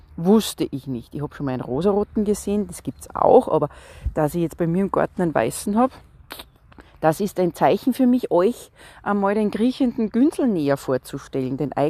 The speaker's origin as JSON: {"language": "German", "region": "Salzburg", "country": "Austria", "said": "Das hat es bei uns in Salzburg, Österreich, seit der Aufzeichnung von den Wetterdaten noch nie gegeben."}